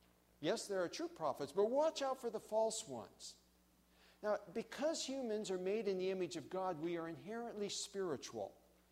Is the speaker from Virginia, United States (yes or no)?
no; Tukwila, Washington, United States; I said, well, actually, I'm from Tukwila.